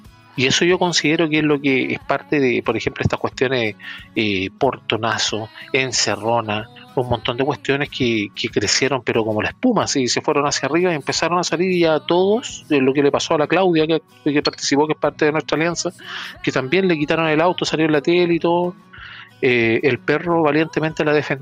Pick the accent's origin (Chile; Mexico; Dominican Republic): Chile; hablando como chileno, habiendo nacido acá, se dio fuerte